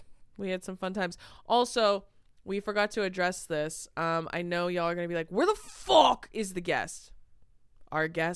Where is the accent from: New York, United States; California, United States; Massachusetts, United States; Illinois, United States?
California, United States; And then we were like, no, we're from California.